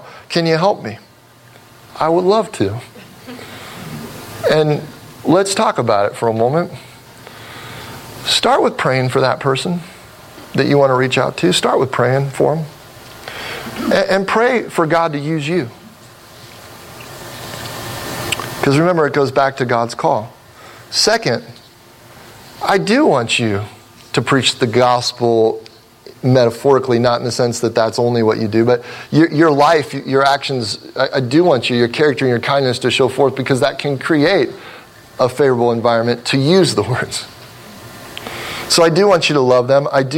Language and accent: English; Cincinnati, Ohio, United States; And Kenyon College is in Ohio, and I was from Cincinnati, Ohio